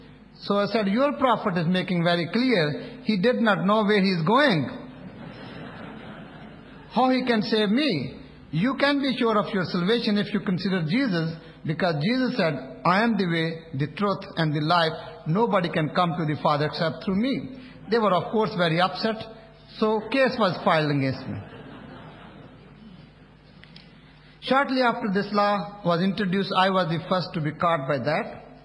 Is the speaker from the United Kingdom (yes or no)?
no; Pakistan; I was born in Pakistan in 1951. My parents were Christian. I grew up in Pakistan, a country which is predominantly Muslim, whose culture is Islamic.